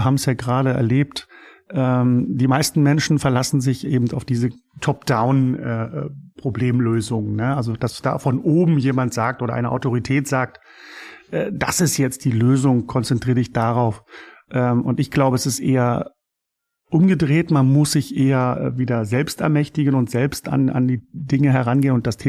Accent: Germany; Ich bin ja in der DDR aufgewachsen und zumindest die ersten Kindheitsjahre dort verbringen dürfen

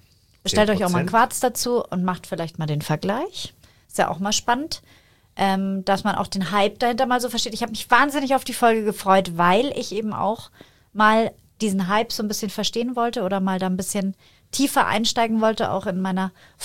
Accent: Munich, Bavaria, Germany; ich bin Münchnerin

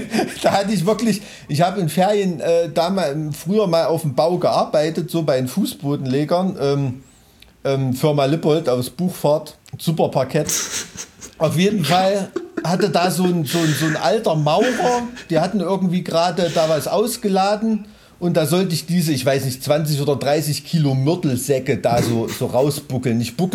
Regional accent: Thuringia, Germany; Hey, ich komme aus Weimarer Land

